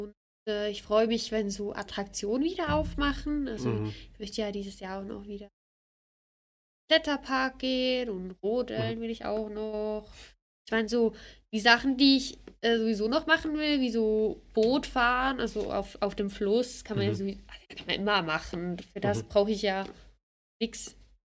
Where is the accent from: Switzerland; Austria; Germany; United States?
Switzerland; bei uns in der Schweiz, yes